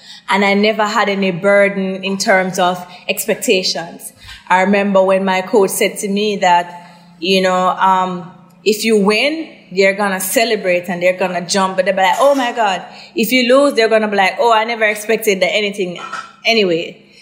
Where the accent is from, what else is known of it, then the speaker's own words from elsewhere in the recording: Waterhouse, Jamaica; Growing up in Waterhouse was very difficult